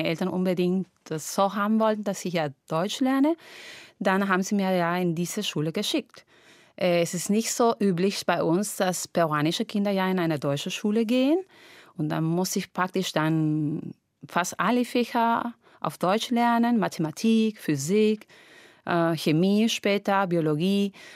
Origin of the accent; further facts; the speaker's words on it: Lima, Peru; Ich komme aus Lima, aus Peru, aus Südamerika. Mein Baujahr ist 1970, also bin ich 1970 geboren.